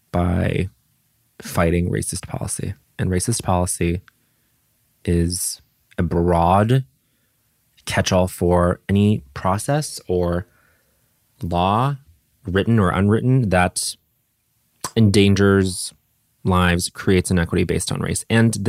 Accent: New York, United States; Let's just say de Blasio, at least as a New Yorker, like let's say like de Blasio is.

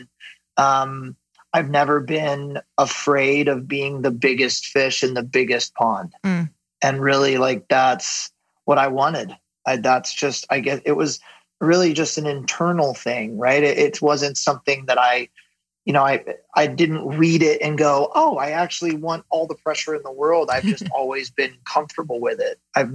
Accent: Ventura, California, United States; I grew up in Ventura, which is a small coastal town just south of Santa Barbara here in Southern California.

